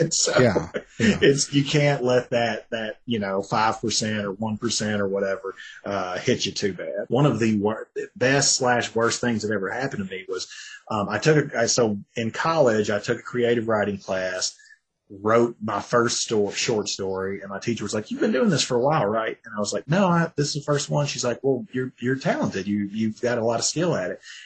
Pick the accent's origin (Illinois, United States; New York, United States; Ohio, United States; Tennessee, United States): Tennessee, United States; Hey, I'm from Tennessee, man.